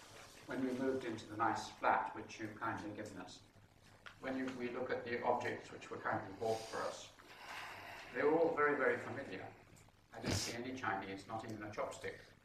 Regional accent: England, United Kingdom; I myself was deeply shaped by that history, obviously, because I'm an Englishman.

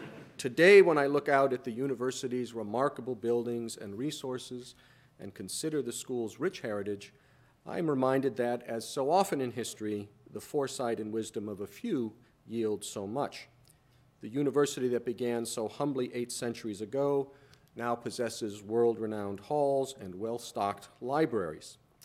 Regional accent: Indiana, United States; He grew up in the sparsely settled but quickly growing states of Kentucky, Illinois, and my home state of Indiana.

